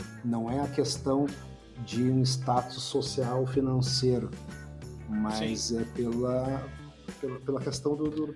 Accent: Porto Alegre, Rio Grande do Sul, Brazil; Ah, eu sou de Porto Alegre e tal.

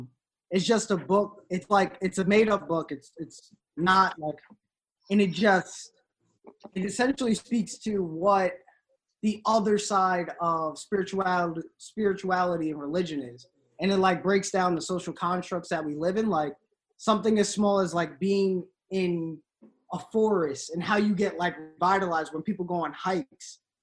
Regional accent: Beacon, New York, United States; If you know Poughkeepsie, it's like 30 minutes away from Poughkeepsie. Most people know Poughkeepsie, but we're from Beacon.

